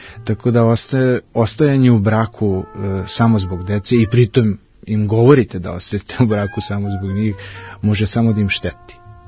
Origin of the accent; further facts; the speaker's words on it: Serbia; kod nas u Srbiji